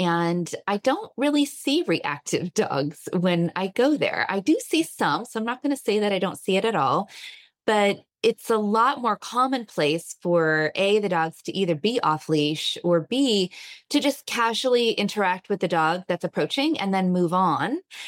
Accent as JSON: {"language": "English", "country": "Germany", "lives_now": "United Kingdom", "said": "I am from Germany."}